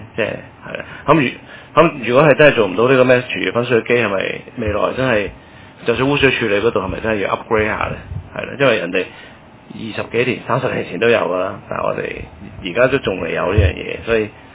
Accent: England, United Kingdom; 我舊時我英國大嘅屋企啦

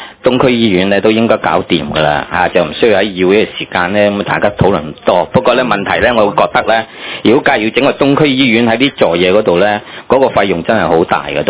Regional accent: China; 我哋中国人有句说话叫做路在口边

